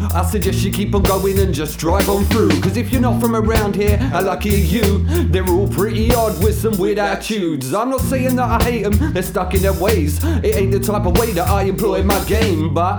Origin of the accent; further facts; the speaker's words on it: East of England, United Kingdom; I'm from Essex, so think of all the stereotypes.